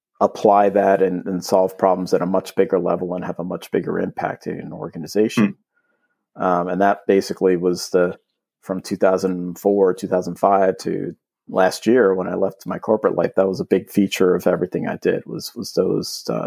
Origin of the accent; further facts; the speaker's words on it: New York, United States; I am from New York. I've lived in New York most of my life. I grew up near New York City. I went to college in Albany and have just been here ever since.